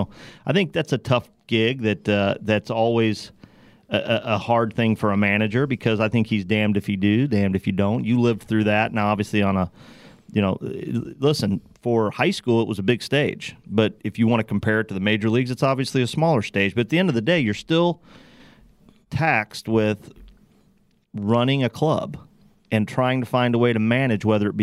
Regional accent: Madison, Wisconsin, United States; Now, Tom Moto, you got to remember now, I grew up in Madison, so I got my Madison math going here.

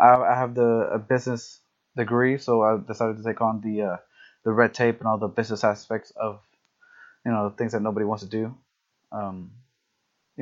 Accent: Venezuela; English is a second language; now in United States; Our home is Venezuela, or I was raised in Venezuela with my family.

